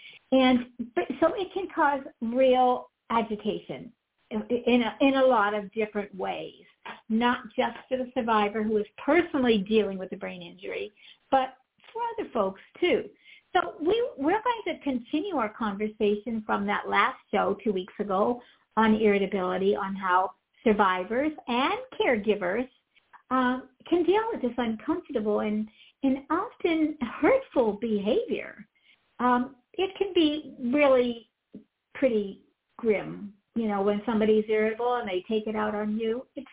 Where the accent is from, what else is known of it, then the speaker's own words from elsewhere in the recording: Pittsburgh, Pennsylvania, United States; born there; I have a really soft spot in my heart for Pittsburgh. I was born there. I was born right outside of Pittsburgh.